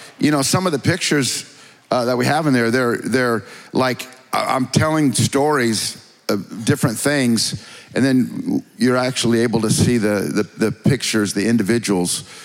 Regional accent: Bradley, Illinois, United States; I told you before that I grew up in Kankakee Bradley. Well, they call it Bourbonnais now.

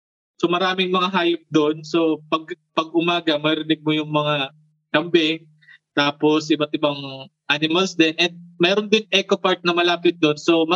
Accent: Bicol Region, Philippines; sa local sa doon sa amin sa Bicol

